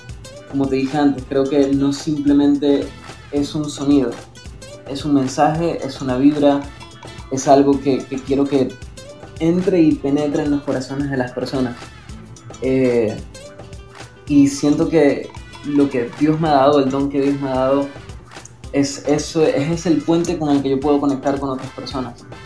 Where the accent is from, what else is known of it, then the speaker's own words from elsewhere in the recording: Maracaibo, Zulia, Venezuela; comencé profesionalmente como a los 18 años más o menos, en Maracaibo, Venezuela, que es en mi país, de donde soy, y tengo 26 años.